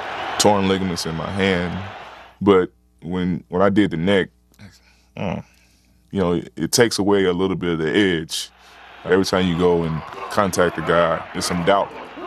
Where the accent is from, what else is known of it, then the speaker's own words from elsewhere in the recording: Alabama, United States; Growing up in Alabama, for a birthday present, I got the He-Man sword.